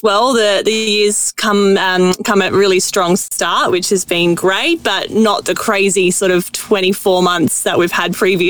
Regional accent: Aldinga Beach, South Australia, Australia; So I grew up in Aldinga Beach. I've lived here since I was five and still live locally.

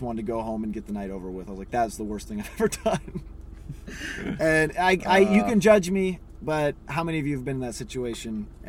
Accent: Sacramento, California, United States; No, in Sacramento, where my hometown.

